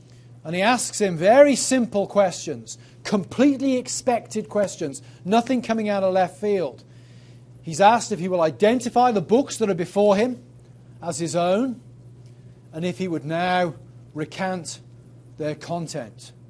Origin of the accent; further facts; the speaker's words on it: England, United Kingdom; You know, as an Englishman, I have to watch the Kenneth Branagh, Henry V, St. Crispin's Day speech at least once every year.